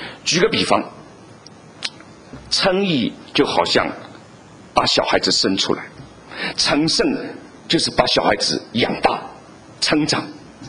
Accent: China; 我们在中国长大，我们讲国语，我们讲普通话，是很自然的

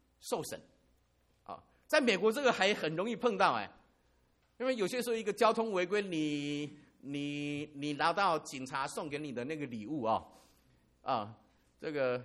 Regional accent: Lishan, Taichung, Taiwan; 我小时候住在台湾台中的梨山，我父亲是那边的警官

